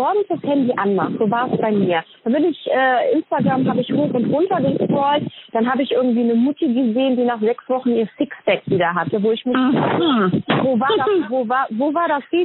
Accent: Poland; ich bin Polin und sowas alles.

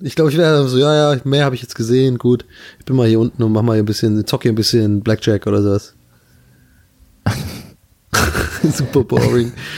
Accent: Tübingen, Baden-Württemberg, Germany; Wenn ich nach Tübingen gehe, dann bin ich ja in meiner Heimat.

